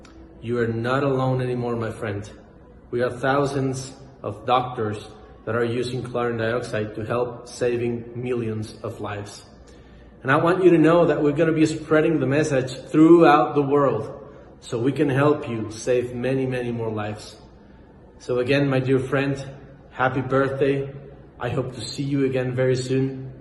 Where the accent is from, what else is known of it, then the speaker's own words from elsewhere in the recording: Mexico; from Mexico.